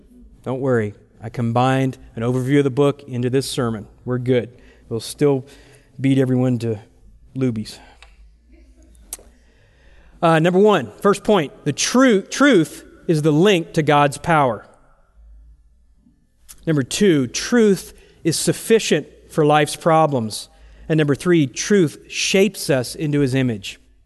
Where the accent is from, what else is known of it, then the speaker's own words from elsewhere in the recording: Dallas, Texas, United States; I grew up in East Dallas, over by Warwick Lake.